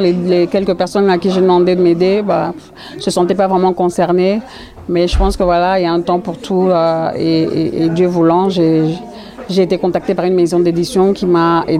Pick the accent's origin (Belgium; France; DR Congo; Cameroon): Belgium; also born or lived in Congo; Je suis née au Congo, mais à 3 ans, mon père a eu une bourse d'études pour venir en Belgique faire sa thèse de doctorat en géographie.